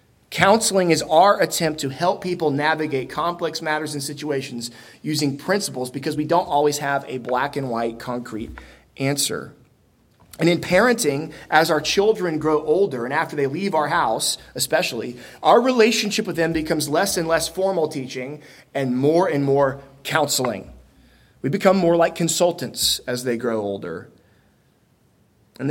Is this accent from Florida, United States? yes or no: yes; Florida, United States; And I mean, I was born and raised in Florida, so I don't know how to navigate any of this.